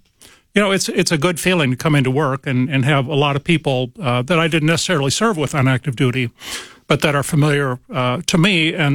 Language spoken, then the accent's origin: English; Mankato, Minnesota, United States; I'm originally from Mankato, Minnesota, and then served 13 different duty stations